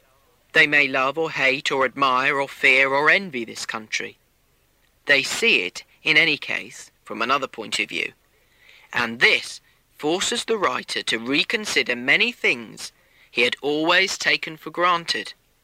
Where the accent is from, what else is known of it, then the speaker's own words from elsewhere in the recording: New York, United States; born there; also born or lived in Paris; I was born in New York, but have lived only in pockets of it.